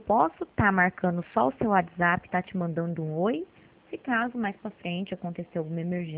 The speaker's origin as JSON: {"language": "Portuguese", "town": "Teodoro Sampaio", "region": "São Paulo", "country": "Brazil", "said": "Eu sou aqui de Teodoro Sampaio, do estado de São Paulo."}